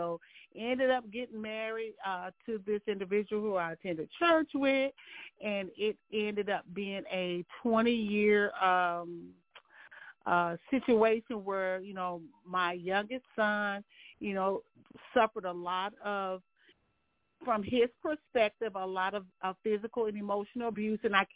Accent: St. Louis, Missouri, United States; Born and raised in St. Louis, Missouri, came from a family of lifelong entrepreneurs.

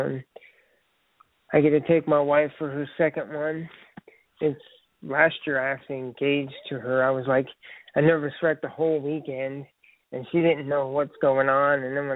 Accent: Lafayette, Indiana, United States; if anyone lives in my hometown of Tooting County in Lafayette, where I'm from, we have a Feast of the Hunter's Moon.

